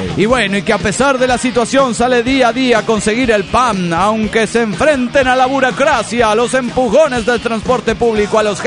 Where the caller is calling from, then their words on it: Parral, Chihuahua, Mexico; soy la flaca de Parral de Chihuahua, México